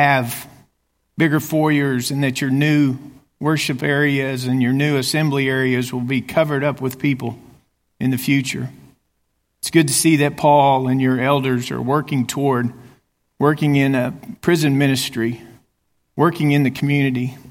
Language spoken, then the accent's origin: English; Amarillo, Texas, United States; When I was growing up in Amarillo, Texas, I met Michael in the seventh grade. We went to Amarillo Junior College and then West Texas State University.